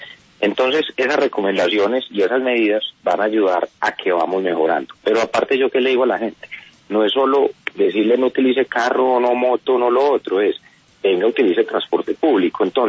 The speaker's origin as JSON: {"language": "Spanish", "country": "Colombia", "said": "Y ahí estamos listos como colombianos."}